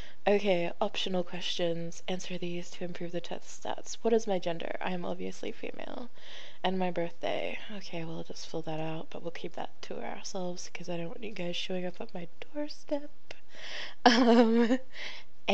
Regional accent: Australia; Oh, this is bad. I'm Australian. I need centimeters, please.

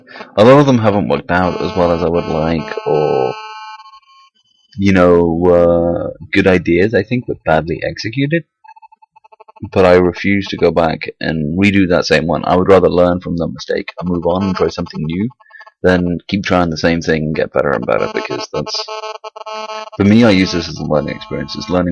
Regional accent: United Kingdom; accent: British; British, just so people know that there's a British accent on there. I'm not putting English because I'm not English.

